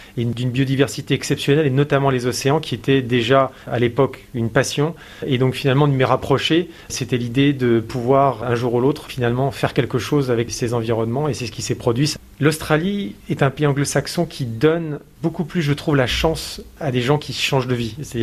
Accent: France; moved away as an adult; also born or lived in New Caledonia; Je suis parti de France il y a 25 ans, effectivement. Dans un premier temps, en fait, j'ai eu cette chance de pouvoir partir en Nouvelle-Calédonie pour y faire mon service militaire civil.

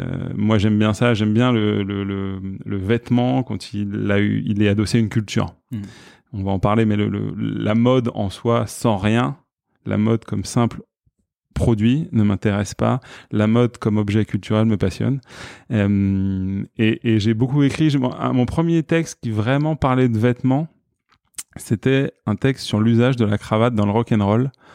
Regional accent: Rungis, Île-de-France, France; born there; je suis né à Rungis, donc en banlieue. J'appelle ça la banlieue molle en général, par opposition à la banlieue plus dure et par opposition aussi à Paris. Voilà, c'est cette espèce d'espace pavillonnaire

